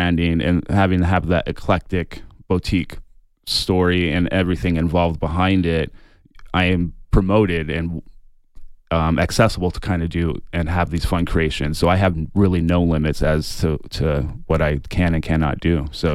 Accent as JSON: {"language": "English", "region": "Southeast", "country": "United States", "said": "People always ask for chef to come out and talk about, how did you come up with these shrimp and grits? I'm from the Southeast. I've never had them like this."}